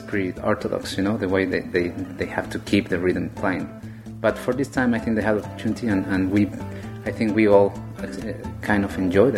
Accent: Mexico City, Mexico; When I was growing up in Mexico City

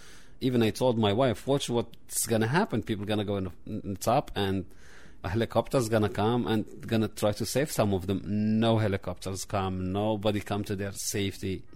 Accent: Morocco; English is a second language; now in United States; I am an immigrant. I come from Morocco

